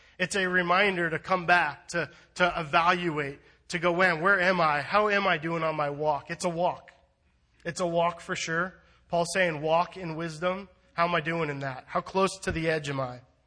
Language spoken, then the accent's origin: English; California, United States; I'm from SoCal, so kind of the salt air just kind of shakes my brain loose.